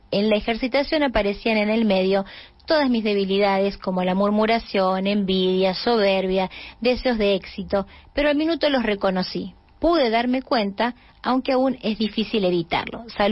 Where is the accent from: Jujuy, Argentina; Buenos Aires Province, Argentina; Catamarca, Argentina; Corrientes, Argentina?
Corrientes, Argentina; Paso de la Patria; de Paso de la Patria Corrientes.